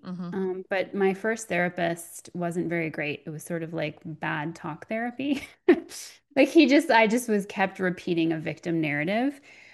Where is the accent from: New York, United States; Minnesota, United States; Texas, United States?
New York, United States; I don't know if it was just being a New Yorker that I just knew about it.